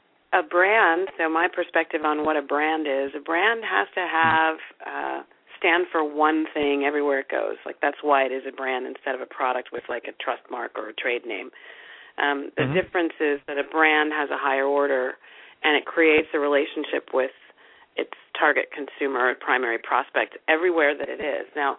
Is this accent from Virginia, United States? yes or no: yes; Virginia, United States; And I hail from Virginia, and my father was a career Marine, so I'm a military brat, and have lived in 10 states, moved 20 times